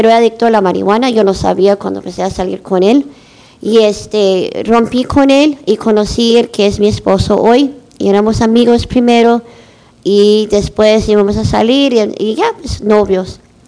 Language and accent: Spanish; Los Angeles, California, United States; Ok, yo soy de Los Ángeles, Sherman Oaks.